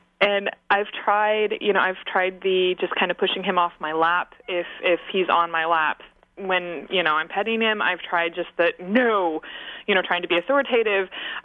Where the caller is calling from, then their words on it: Jonesboro, Arkansas, United States; I'm calling from Jonesboro, Arkansas.